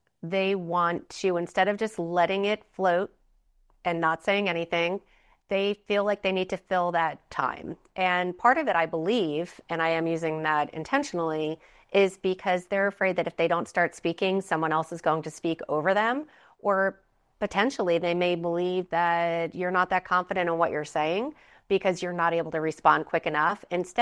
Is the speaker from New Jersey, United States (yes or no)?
yes; New Jersey, United States; I believe that because we are from New Jersey, the New York, New Jersey area, everybody talks fast.